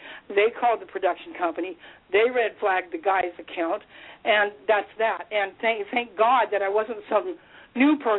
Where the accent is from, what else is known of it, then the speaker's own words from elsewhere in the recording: Indiana, United States; She's a wonderful girl, and I grew up with her in Indiana.